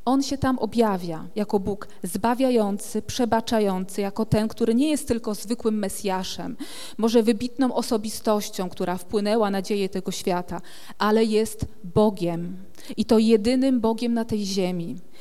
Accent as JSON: {"language": "Polish", "town": "Sławno", "region": "West Pomeranian Voivodeship", "country": "Poland", "tie": "born there", "said": "I tak oto przyszłam na świat w Sławnie, ale z samym Sławnym jako miastem nie mam nic i nie miałam nigdy nic wspólnego."}